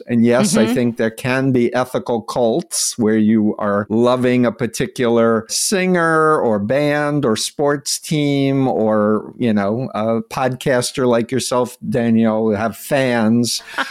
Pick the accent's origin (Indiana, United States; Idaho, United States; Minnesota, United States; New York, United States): New York, United States; New York City; I grew up in Flushing, Queens, 1.3 miles from Donald Trump.